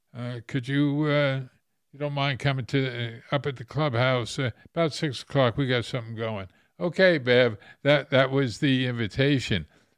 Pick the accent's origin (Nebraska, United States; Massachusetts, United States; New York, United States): New York, United States; I see you're living in Carmel, and, you know, I was brought up in the Hamptons